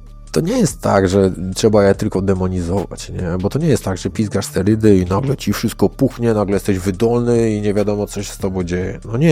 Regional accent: Lubaczów, Subcarpathian Voivodeship, Poland; trenując za dzieciaka karate tradycyjne w Lubaczowie, w małym miasteczku, gdzie nie było w sumie innych sportów walki

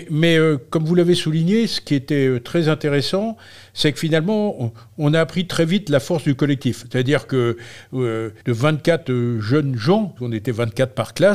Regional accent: Brest, Brittany, France; Alors, moi, je suis originaire de Brest. Donc, quand on est brestois, on a déjà un peu le sel dans les veines

